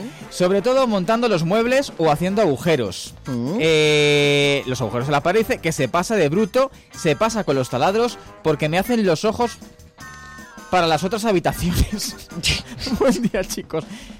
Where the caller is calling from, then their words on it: Madrid, Community of Madrid, Spain; de Madrid.